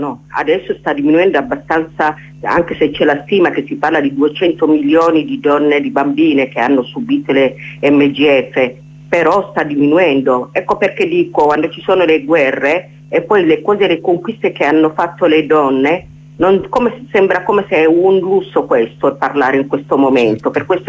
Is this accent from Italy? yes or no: no; Tigray, Ethiopia; In questo momento, io che sono del Tigray, le violenze, come sai